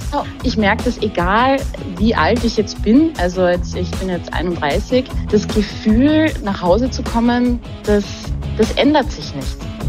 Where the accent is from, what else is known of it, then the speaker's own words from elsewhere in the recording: Graz, Styria, Austria; und ich komme aus Graz.